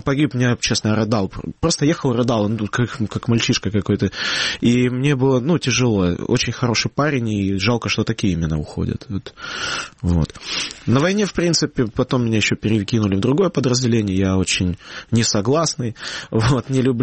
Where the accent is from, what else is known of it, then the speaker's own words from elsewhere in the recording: Yevpatoria, Crimea, Ukraine; Я говорю, ну, из Евпатории. Он говорит, Евпатория, ну, Одесса. Я говорю, ну, Крым.